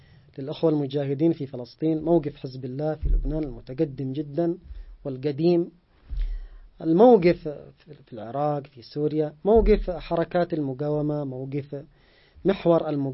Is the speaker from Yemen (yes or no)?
yes; Yemen